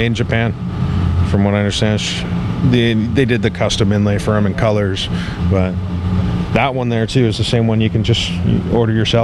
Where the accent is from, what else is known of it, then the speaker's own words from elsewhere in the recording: Canada; now in United States; I'm Canadian. So